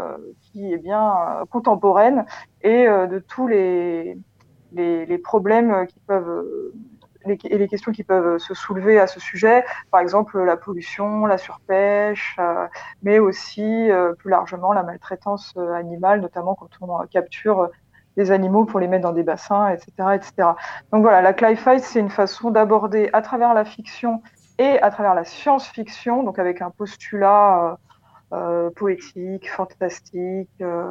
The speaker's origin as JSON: {"language": "French", "town": "Paris", "region": "Île-de-France", "country": "France", "tie": "born or raised there", "said": "moi j'ai grandi à Paris, vraiment dans la verticalité des immeubles"}